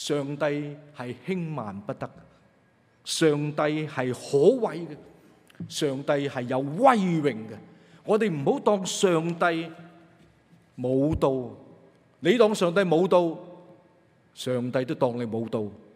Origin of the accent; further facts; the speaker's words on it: China; 我哋中国人有一句说话叫做无风不起浪，事出必有因。